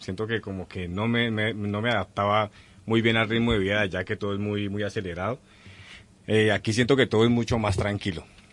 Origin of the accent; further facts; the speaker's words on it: Colombia; moved away as an adult; now in Spain; Yo también llevo poco más de 2 años aquí. Yo migré a España, creo que por otras razones. Yo creo que yo salí de Colombia